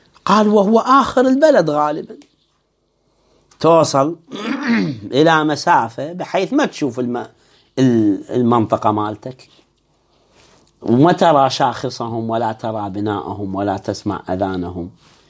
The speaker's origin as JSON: {"language": "Arabic", "town": "Baghdad", "region": "Baghdad Governorate", "country": "Iraq", "said": "فمن آخر الحي مثلا الدورة عندنا في بغداد، الدورة كبيرة"}